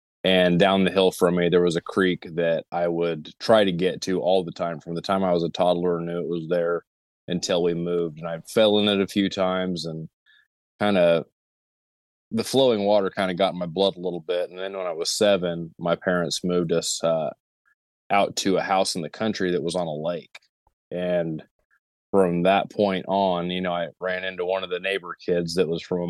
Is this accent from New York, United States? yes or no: no; Illinois, United States; I'm from Central Illinois. I'm an outdoorsman.